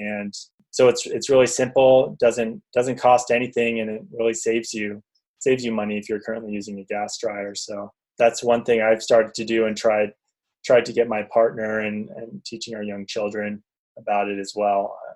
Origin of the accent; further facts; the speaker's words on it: California, United States; Growing up in the San Gabriel Valley, you know, I lived in one of those households where we had a gas dryer